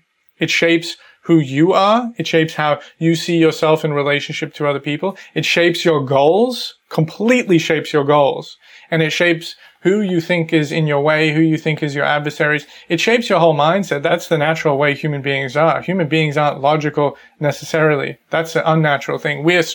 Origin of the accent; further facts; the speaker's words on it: Australia; now in England; Because I was an Australian living in England, they used to tease me all the time about about my accent, tease me about being Australian